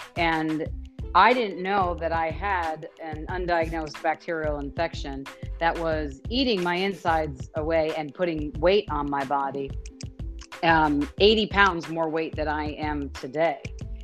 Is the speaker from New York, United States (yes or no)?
yes; New York, United States; I'm from New York, and being from New York, we like the biggest, the best, and the baddest.